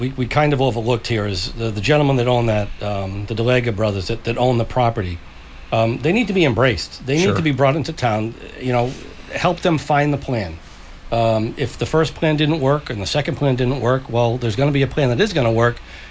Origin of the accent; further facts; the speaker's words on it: Weymouth, Massachusetts, United States; I grew up right outside of Columbian Square. And I've went from that house, my parents' house, to the house I bought with my wife, then girlfriend, fiancé.